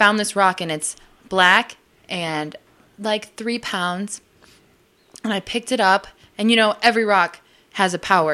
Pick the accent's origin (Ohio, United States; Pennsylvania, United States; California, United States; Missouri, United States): Ohio, United States; Put-in Bay; now in New York, United States; Mm-mm, no, I'm from Put-in Bay, Ohio, but I do live on Wall Street.